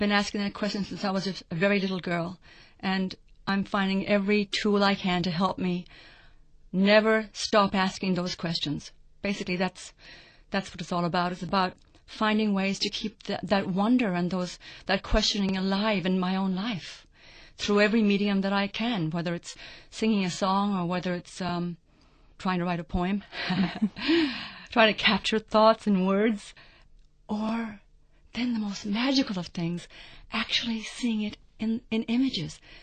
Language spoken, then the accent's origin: English; Ireland; my childhood on the farm, on the hill where we grew up in Ireland.